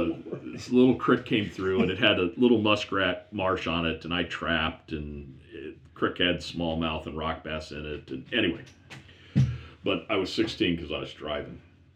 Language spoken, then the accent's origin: English; Ohio, United States; As some of you may know, I grew up in Ohio. My father was a conservation officer there.